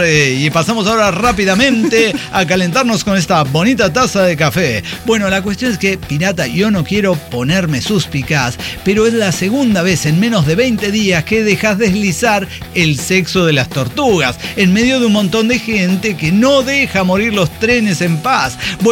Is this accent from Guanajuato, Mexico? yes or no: yes; Guanajuato, Mexico; somos de Guanajuato